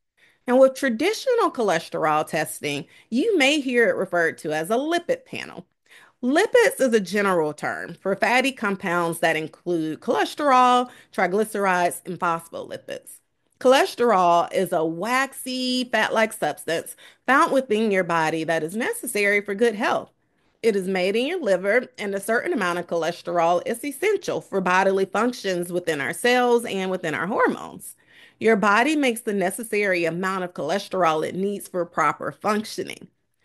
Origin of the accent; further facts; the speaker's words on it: Atlanta, Georgia, United States; Now, folks, I'm originally from Atlanta, so I've seen my fair share of traffic jams.